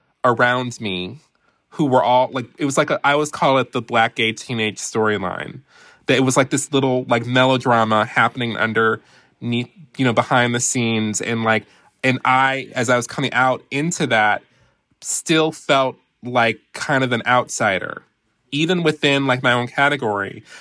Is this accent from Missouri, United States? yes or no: no; Detroit, Michigan, United States; So as I mentioned before, I'm from Detroit, and I actually came of age in the mid to late 90s as a gay teenager